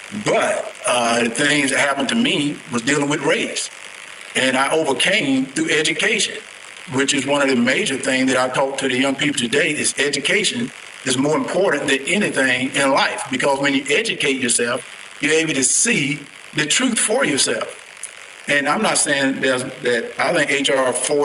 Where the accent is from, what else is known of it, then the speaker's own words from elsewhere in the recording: Deep South, United States; You know, I'm from the Deep South. I know about racism.